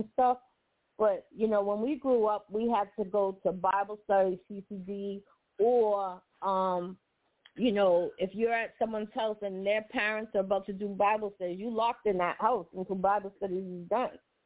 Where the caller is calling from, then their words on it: District Heights, Maryland, United States; I'm calling from the District Heights area.